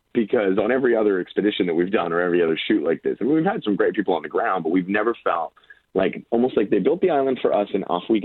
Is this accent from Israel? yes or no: yes; Israel; I'm Jewish and I'm from Israel, and some of my family was in Europe at the time of the Holocaust.